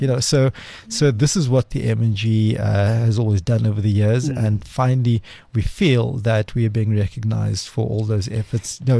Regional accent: Cape Town, Western Cape, South Africa; born or raised there

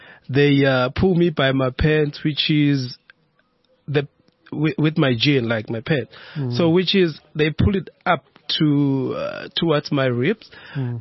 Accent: South Africa; Yes, I am a South African.

